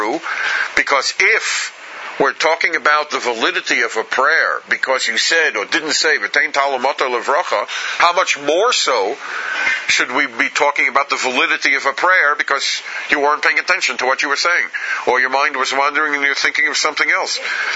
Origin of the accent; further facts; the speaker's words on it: United States; I grew up in America where you spoke to even great Rabbanim by saying you.